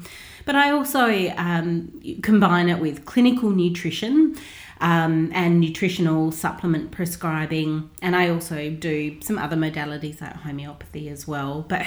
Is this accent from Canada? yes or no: no; Australia; also born or lived in United States; I am an Australian trained naturopathic clinician, and I've been in practice for 25 years here in Australia, 4 years of which I actually lived and worked in the United States.